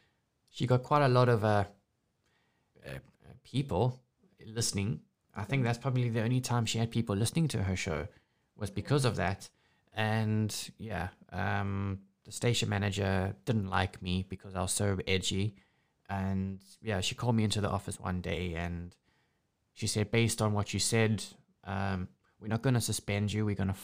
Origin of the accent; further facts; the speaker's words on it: South Africa; also born or lived in Wales / London; Because then there's not a lot of South Africans in Wales. So my accent was very, it stuck out.